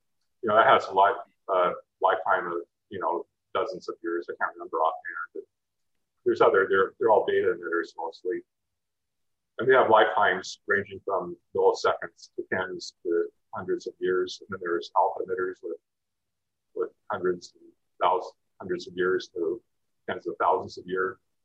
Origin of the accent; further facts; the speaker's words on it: West Coast, United States; and people on the West Coast, I'm from the West Coast, were very concerned